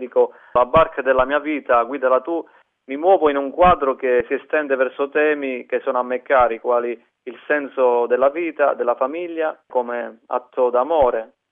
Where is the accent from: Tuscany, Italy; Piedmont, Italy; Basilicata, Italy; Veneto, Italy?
Basilicata, Italy; Senise; Nel mio paese, Senise, in provincia di Potenza, c'è il gruppo della Medaglia Miracolosa e c'è anche il movimento di Comunione e Liberazione, che io frequento da anni.